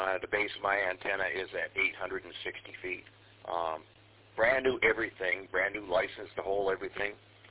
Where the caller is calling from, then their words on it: Boyne City, Michigan, United States; from Boyne City.